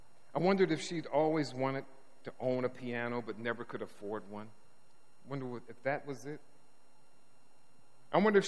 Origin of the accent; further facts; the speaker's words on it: Detroit, Michigan, United States; I'm from Detroit, and you know, we have a certain way of doing things with our food.